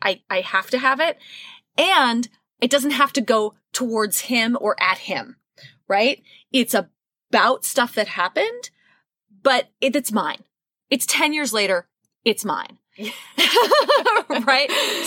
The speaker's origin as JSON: {"language": "English", "town": "New York City", "region": "New York", "country": "United States", "tie": "born or raised there", "said": "I grew up in New York City, classic New York apartment, very long, skinny hallway."}